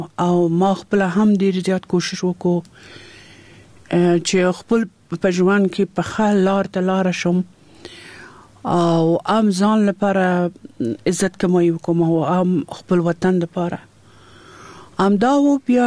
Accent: Kabul, Afghanistan; زه د کابل یم او په کابل ښار کې پیدا شوم او دم دلته په کابل کې ما سبق ویل ده.

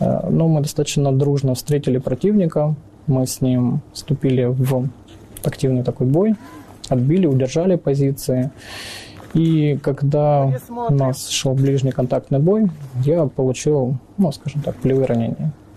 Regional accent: Khartsyzk, Donetsk Oblast, Ukraine; Я сам родом с Харциска, Донецкой области, в 2014 году.

